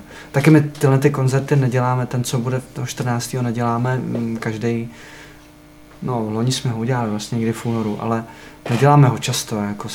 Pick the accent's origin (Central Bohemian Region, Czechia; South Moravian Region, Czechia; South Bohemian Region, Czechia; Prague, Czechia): Central Bohemian Region, Czechia; Lysá nad Labem; my jsme jako vlastně z Lysí původem, když se tu vlastně v Lysí bydlí jenom brácha, ale jsme jako lyská kapela